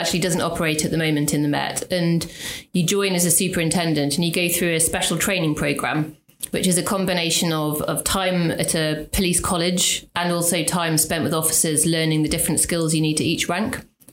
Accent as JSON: {"language": "English", "town": "Brighton", "region": "South East England", "country": "United Kingdom", "tie": "born there", "also_born_or_lived": "London / Cardiff", "said": "Well, I'm not in the sense that I was born in Brighton, mm-hmm. And my family moved around the country a lot. So my father's job moved between London and Cardiff."}